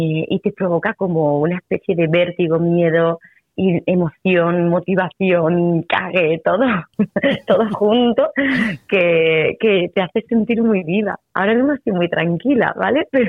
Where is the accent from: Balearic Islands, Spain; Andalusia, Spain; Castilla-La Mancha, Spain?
Andalusia, Spain; Málaga; Y empezó estudiando en Málaga, yo soy malagueña